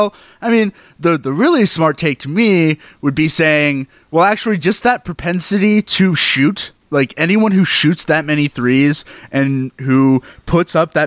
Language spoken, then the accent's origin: English; Dallas, Texas, United States; And by the way, I'm from Dallas.